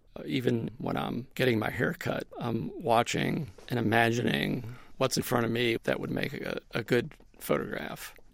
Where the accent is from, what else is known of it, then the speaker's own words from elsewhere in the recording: Massachusetts, United States; I think the influence that I had growing up in Massachusetts came from my parents.